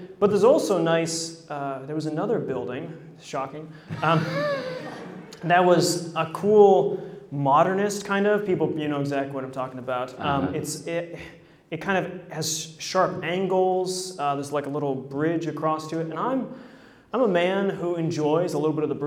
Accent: Buffalo, New York, United States; Well, I grew up in Buffalo, New York

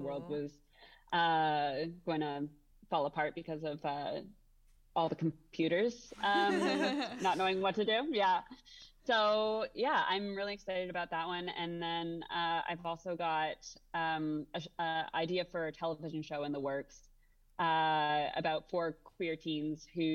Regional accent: Toronto, Ontario, Canada; so I'm from Toronto, Canada.

